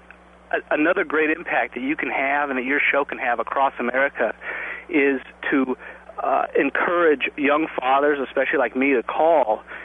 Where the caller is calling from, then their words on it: Oakland, California, United States; Actually, I'm calling from Oakland that I now sort of affectionately call Brokeland.